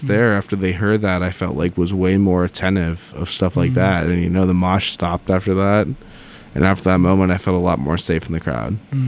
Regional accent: Florida, United States; Let me give you a little background here. I'm from Florida.

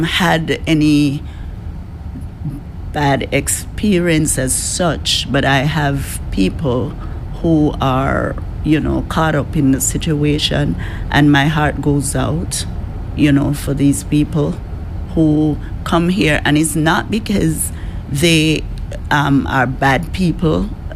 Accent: Jamaica; moved away; I'm originally from Jamaica.

